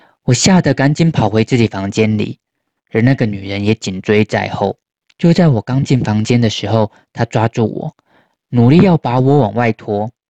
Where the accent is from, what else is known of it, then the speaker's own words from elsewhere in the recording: Taiwan; 房门把手上挂着一张我从台湾带来的佛像